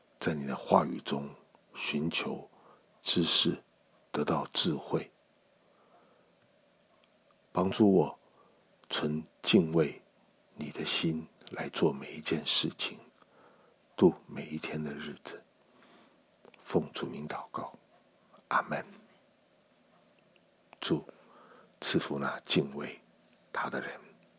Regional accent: China; 最简单的就是我们中国人的成语三尺头上有神明

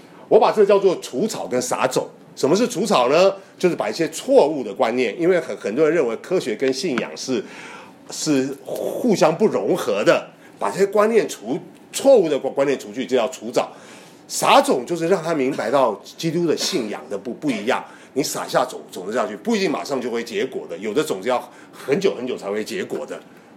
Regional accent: Hong Kong; 好像是我从香港来会比我知道

